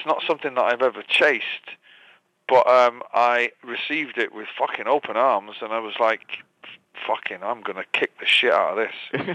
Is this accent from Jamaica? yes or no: no; Manchester, North West England, United Kingdom; And my clothes, I suppose, set me apart as a Mancunian.